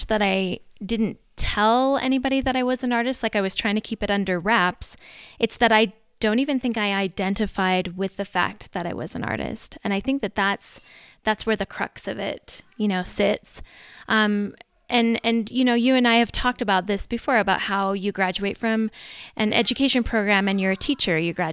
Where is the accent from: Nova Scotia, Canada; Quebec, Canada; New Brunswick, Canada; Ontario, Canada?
New Brunswick, Canada; moved away as an adult; now in Utah, United States; But I'm originally from Canada, from New Brunswick, Canada, just a little bit northeast of Maine. And I moved to Utah in 1999 after I got married.